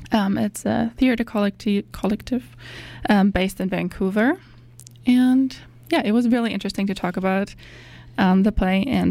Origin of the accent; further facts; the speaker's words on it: North Rhine-Westphalia, Germany; That's right. I'm from Germany, from a small town about an hour away from Cologne.